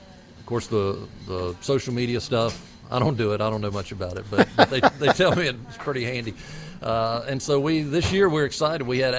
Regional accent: Rock Hill, South Carolina, United States; I'm born and raised in Rock Hill, been here my whole life, graduated from Winthrop

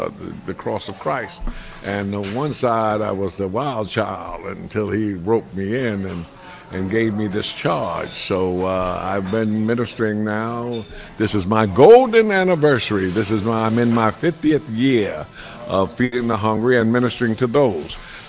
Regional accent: New York City, New York, United States; born there; I was born in New York City, and a lot of years ago, I'm a graduate of New York University, Columbia University.

